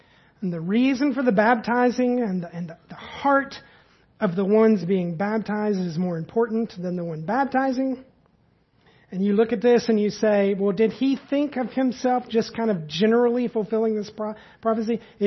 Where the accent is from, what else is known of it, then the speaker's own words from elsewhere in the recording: Tennessee, United States; I'm from East Tennessee. When I hear wilderness, I think woods.